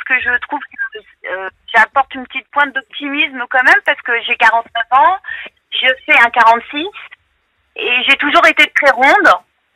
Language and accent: French; Paris, Île-de-France, France; je suis de Paris